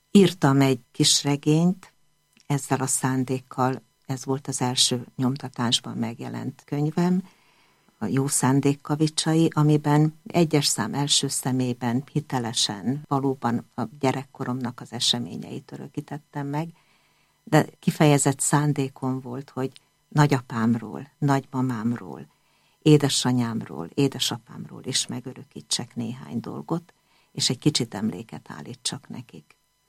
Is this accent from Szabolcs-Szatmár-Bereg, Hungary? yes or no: yes; Tunyog, Szabolcs-Szatmár-Bereg, Hungary; born there; Szatmár megyében, kicsi kis falvakban, egy kis faluban születtem, Tunyogon, amit most Tunyogmatolcsnak neveznek.